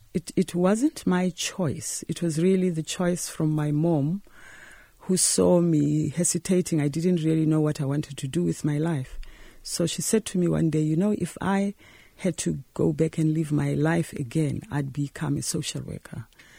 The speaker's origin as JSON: {"language": "English", "town": "Soweto", "region": "Gauteng", "country": "South Africa", "tie": "born or raised there", "said": "Well, I grew up in Orlando East, Soweto. It was tough growing up under that system."}